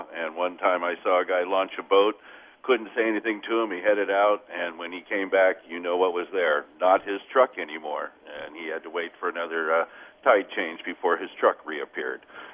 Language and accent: English; Modesto, California, United States; I grew up in Modesto and went to Evergreen State College up in Olympia and built wooden boats